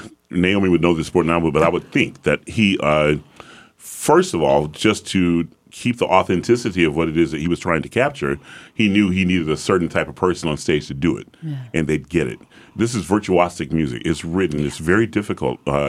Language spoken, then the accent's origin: English; the South, United States; I'm a big black man, bald head. I'm from the South. I have a very deep voice.